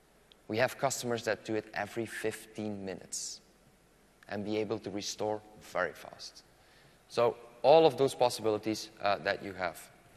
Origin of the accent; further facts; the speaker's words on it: Belgium; English is a second language; I'm from Belgium